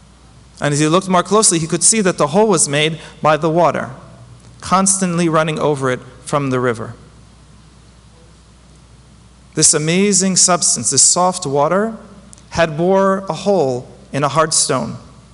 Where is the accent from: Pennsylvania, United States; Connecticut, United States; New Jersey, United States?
Connecticut, United States; To give you perspective, that's bigger than my home state of Connecticut.